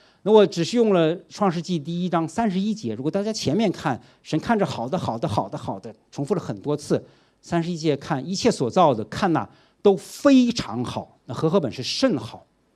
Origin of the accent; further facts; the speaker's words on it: China; 如果有时候我们中国人的话讲，看到一些壮观的景象，我们会说鬼斧神工